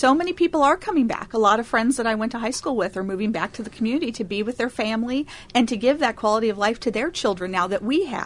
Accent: Oregon, United States; Well, I'm very proud to be born and raised in Clatsop County. I'm a proud graduate of Warrenton High School.

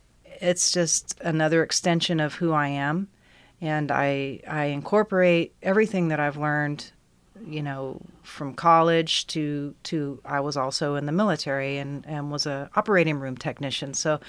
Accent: Dallas, Texas, United States; also born or lived in Clearwater, United States; now in Astoria, United States; Okay, well, I grew up in Dallas, Texas, and went to high school and college in Clearwater, Florida. We moved around a bit.

